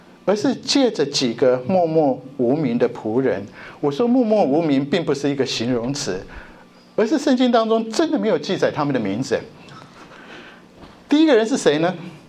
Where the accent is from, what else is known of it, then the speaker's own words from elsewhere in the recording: Taiwan; 我从台湾来看到社会新闻